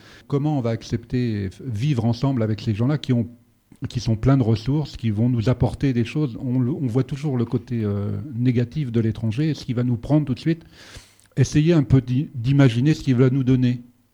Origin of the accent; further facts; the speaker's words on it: Brittany, France; moi qui viens de Bretagne. Moi, je suis bien accepté parce que je fais partie de la France, parce que je suis né en France.